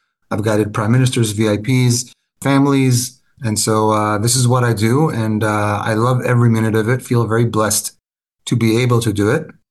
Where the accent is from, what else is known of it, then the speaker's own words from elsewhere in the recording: Israel; also born or lived in South Africa; Yes, I was born in Israel. My father was born in Israel, but shortly after we moved around, my parents are teachers. They moved to South Africa for 4 years, and then I came back to Israel and moved to the States for a few more years.